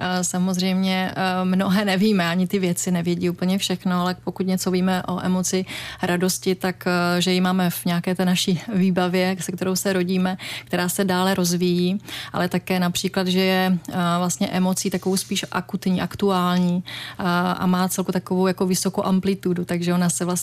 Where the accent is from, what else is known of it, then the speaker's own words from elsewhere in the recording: Slovakia; No, já jsem Slovenka